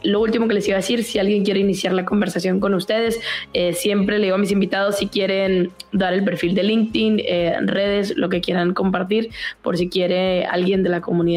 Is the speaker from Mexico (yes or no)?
yes; Mexico; soy mexicana, conozco todas las marcas